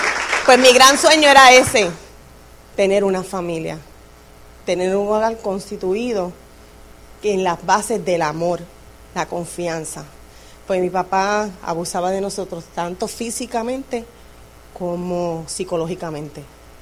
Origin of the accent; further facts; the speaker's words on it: Puerto Rico; Pues el que si es alguien de Puerto Rico, yo vengo de un residencial público. Un residencial público en mi país, pues es gente de escasos recursos o ninguno, que te dan un apartamento.